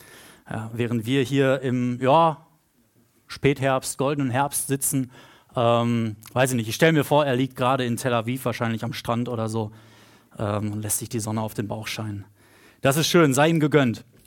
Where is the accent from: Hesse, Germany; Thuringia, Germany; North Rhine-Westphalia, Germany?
North Rhine-Westphalia, Germany; Lemgo; ich komme aus Lemgo ursprünglich, 40.000 Einwohner, kleines schönes Städtchen.